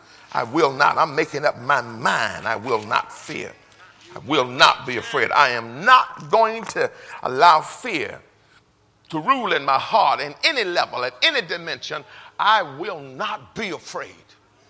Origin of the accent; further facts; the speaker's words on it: Houston, Texas, United States; I'm from Fifth Ward.